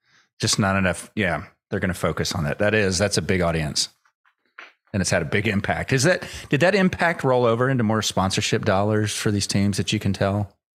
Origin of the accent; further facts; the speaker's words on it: Texas, United States; As a Texan, if it's below 60 degrees, I'm crying.